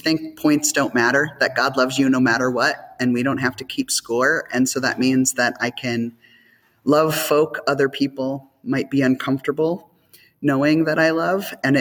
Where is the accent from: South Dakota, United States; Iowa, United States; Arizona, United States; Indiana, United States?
South Dakota, United States; Sioux Falls; Yeah, I was in Sioux Falls.